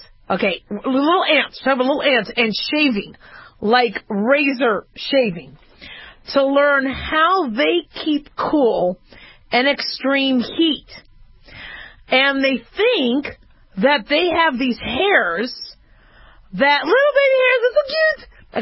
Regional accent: Scottsdale, Arizona, United States; Man, I grew up in Scottsdale in Phoenix, Arizona. 104 was winter.

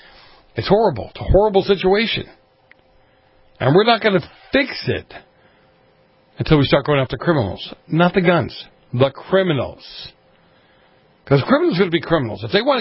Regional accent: Boston, Massachusetts, United States; I grew up in Boston. I grew up in the streets of Boston.

